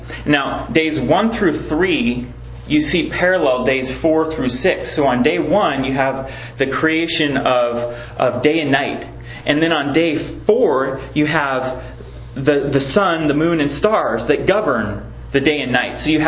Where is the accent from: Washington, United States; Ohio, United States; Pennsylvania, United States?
Washington, United States; near where I grew up in Mount Rainier